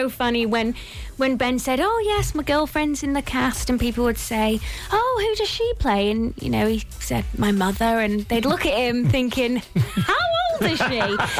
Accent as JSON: {"language": "English", "region": "Wales", "country": "United Kingdom", "tie": "born or raised there", "said": "when I grew up in North Wales, I did not have access to anything like this."}